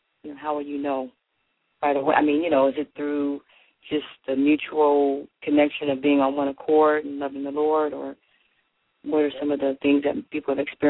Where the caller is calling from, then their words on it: Altadena, California, United States; I'm calling from Altadena, California.